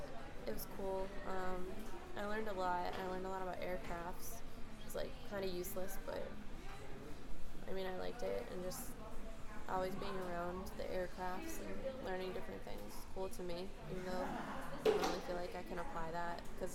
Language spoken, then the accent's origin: English; Massachusetts, United States; I was never deployed, so I was in Maryland. I'm from Massachusetts.